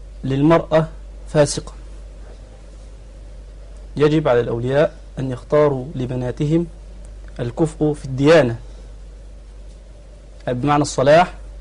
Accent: Sharqia Governorate, Egypt

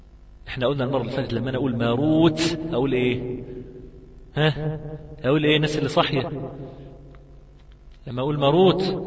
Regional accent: Egypt; طب ما أنا من مصر والله.

